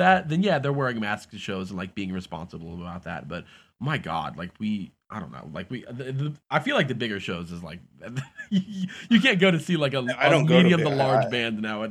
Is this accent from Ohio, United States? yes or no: yes; Cincinnati, Ohio, United States; now in Columbus, United States; We're all from Cincinnati here, and I moved to Columbus a few ye